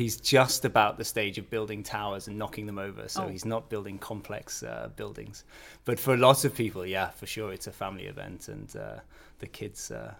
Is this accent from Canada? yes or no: no; England, United Kingdom; I come from a small town in northern England, so some way away. But actually, I'm half Canadian as well